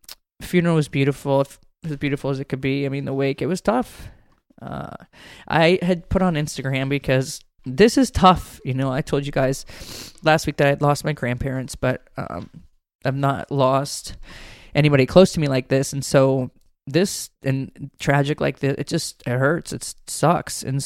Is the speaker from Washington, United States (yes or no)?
no; Connecticut, United States; now in Fulton County, United States; I don't even know what county I grew up in Connecticut, but I know I live in Fulton County in Georgia